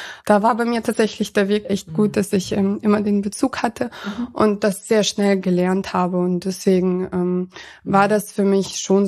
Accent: Ankum, Lower Saxony, Germany; also born or lived in Kazakhstan; Ja, also Ankum ist meine Heimat. Ich hatte letztens hier auf der Arbeit einen neuen Vorgesetzten und der weiß, dass ich in Kasachstan geboren worden bin.

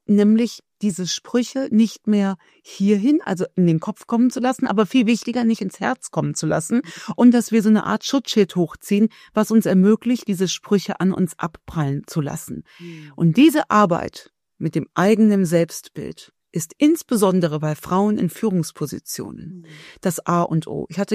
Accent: Cologne, North Rhine-Westphalia, Germany; Ich bin Kölnerin

